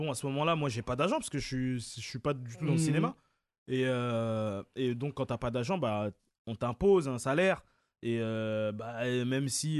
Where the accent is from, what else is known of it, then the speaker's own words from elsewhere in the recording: Montreuil, Île-de-France, France; Je viens de nulle part. Je viens de Montreuil, à la mairie de Montreuil. Je viens de nulle part d'autre.